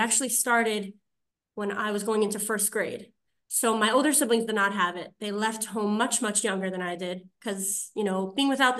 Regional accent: Alaska, United States; So I grew up in Alaska, which I guess to everyone else sounds crazy, but to me was just normal life. My parents moved there in 1991.

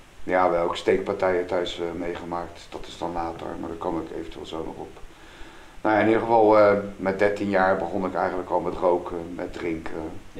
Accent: The Hague, South Holland, Netherlands; Ik ben 55 en ik kom uit Den Haag.

